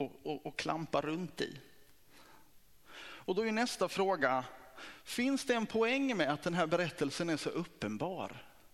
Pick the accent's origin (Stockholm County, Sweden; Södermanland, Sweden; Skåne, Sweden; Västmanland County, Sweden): Skåne, Sweden; Broby; also born or lived in Kristianstad; och kommer från Kristianstad. Fast jag är uppvuxen i Broby och det var ju på 80-talet.